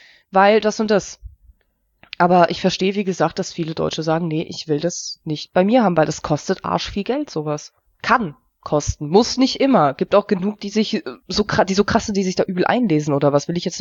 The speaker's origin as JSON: {"language": "German", "country": "Germany", "tie": "born or raised there", "said": "ich bin sehr glücklich, in Deutschland aufgewachsen zu sein. Ich bin sehr glücklich, dass ich in Deutschland leben darf und dass es meinen Eltern sozusagen ermöglicht wurde."}